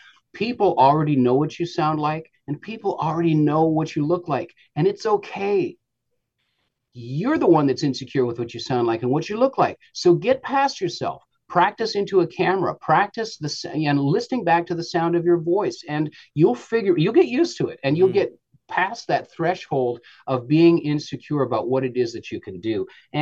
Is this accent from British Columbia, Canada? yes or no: yes; British Columbia, Canada; I grew up in the Okanagan, and we followed the fruit as it went through the summertime.